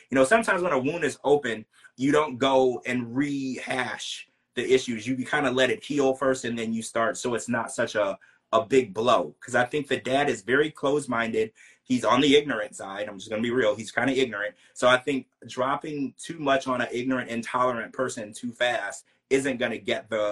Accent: Louisiana, United States; growing up, I grew up in Louisiana.

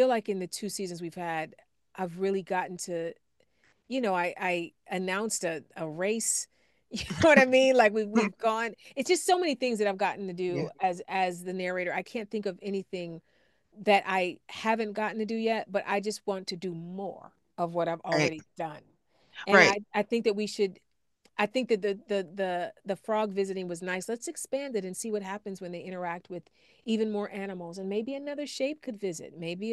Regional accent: East Cleveland, Ohio, United States; listen, I'm a kid from East Cleveland. I'm just happy to be here.

